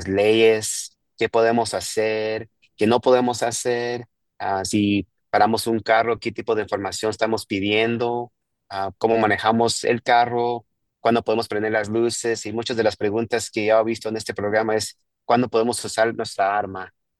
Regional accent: Mexico; moved away; yo vine de un país de México donde nadie quiere a los policías tanto y no los respetan

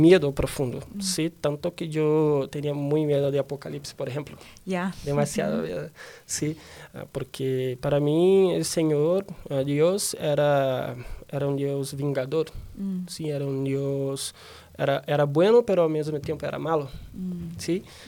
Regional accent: Rio de Janeiro, Brazil; Spanish is a second language; yo nací en Brasil, en Rio de Janeiro, entonces nací y crecí ahí. Tuve una criación como con un trasfondo católico

